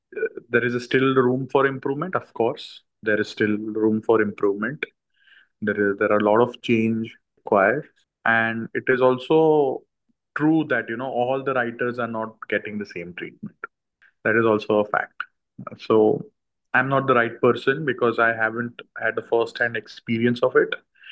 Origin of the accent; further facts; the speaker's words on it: Ahmedabad, Gujarat, India; English is a second language; because I'm from Ahmedabad. I'm not from Bombay, so it looked a little difficult for me at that particular moment.